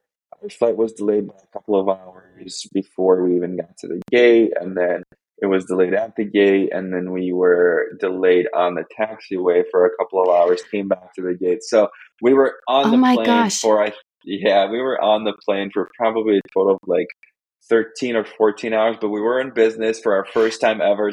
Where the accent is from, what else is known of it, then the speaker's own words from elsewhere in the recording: Estonia; first language Russian; English is a second language; I'm from Estonia, but my native language is Russian.